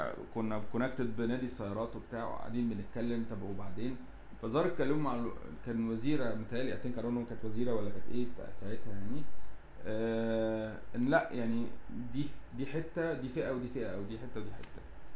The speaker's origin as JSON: {"language": "Arabic", "country": "Egypt", "said": "اتمنى ان ده يحصل عندنا في مصر"}